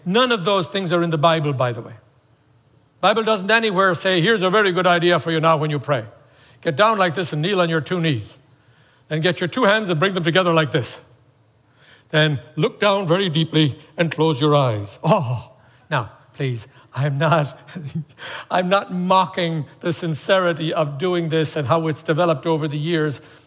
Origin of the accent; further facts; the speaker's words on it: Ireland; I grew up in Ireland thinking that prayer was saying prayers.